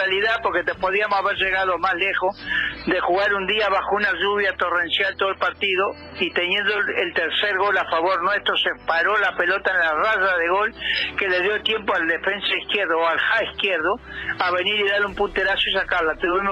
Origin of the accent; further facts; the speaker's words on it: Uruguay; Lo viví como todo uruguayo.